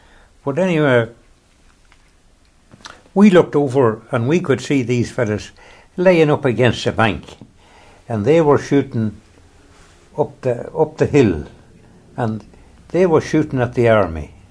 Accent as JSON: {"language": "English", "region": "Northern Ireland", "country": "United Kingdom", "said": "Oh, well, we are Northern Irish."}